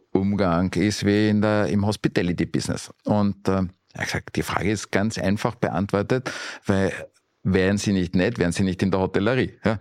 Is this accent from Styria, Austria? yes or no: yes; Graz, Styria, Austria; wenn ich in meine alte Heimat Graz fahre